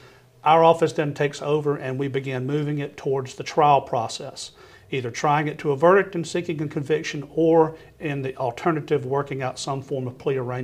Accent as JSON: {"language": "English", "town": "Senatobia", "region": "Mississippi", "country": "United States", "tie": "born or raised there", "said": "I was born and raised in Senatobia and then moved up here last year after being appointed by the governor."}